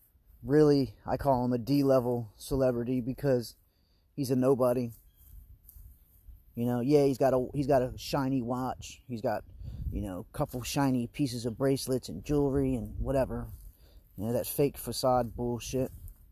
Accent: Maryland, United States; I am a artist from Maryland, and I got some shit to say, man.

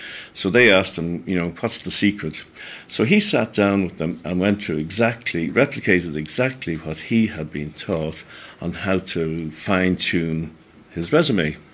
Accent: Dublin, Leinster, Ireland; I'm from Dublin.

